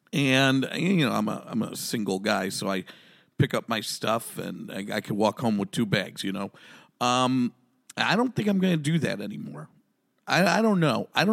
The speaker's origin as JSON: {"language": "English", "town": "Chicago", "region": "Illinois", "country": "United States", "tie": "born there", "said": "Because I was born in Chicago, Illinois, with no nepotism in the business, no connections in the business."}